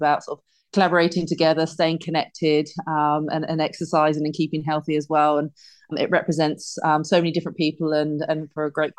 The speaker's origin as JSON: {"language": "English", "town": "Bournemouth", "region": "South West England", "country": "United Kingdom", "tie": "born or raised there", "said": "since obviously being growing up in the UK and growing up in Bournemouth"}